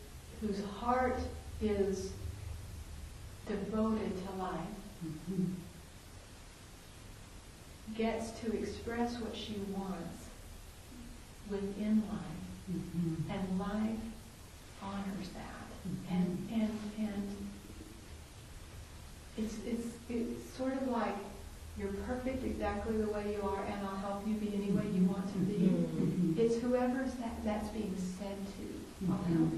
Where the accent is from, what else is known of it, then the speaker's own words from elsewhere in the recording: the South, United States; You know, just when I was raised in the South.